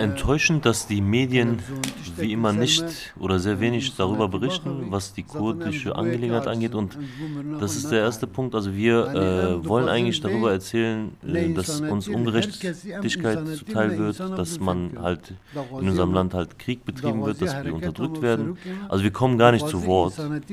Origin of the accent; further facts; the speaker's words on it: northern Syria, Syria; Also ich bin selber aus Rojava, aus Nordsyrien und wir hatten immer Europa als eine Hochburg der Demokratie gesehen